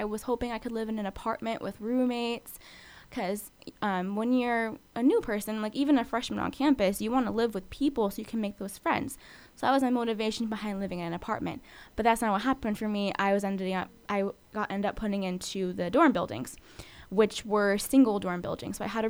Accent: California, United States; And I said, yeah, I'm American. I'm from California.

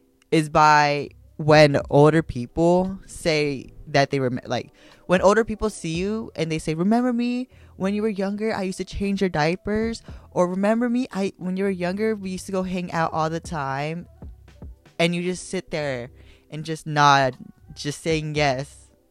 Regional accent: Philippines; And so I grew up Filipino. Well, I am Filipino. Well, I grew up in a big Filipino family.

